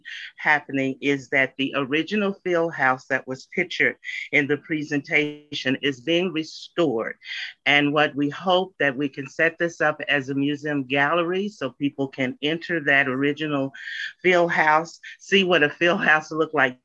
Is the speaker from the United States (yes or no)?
yes; Austin, Texas, United States; I'm a graduate of Anderson. I grew up here in East Austin and spent time there at that stadium.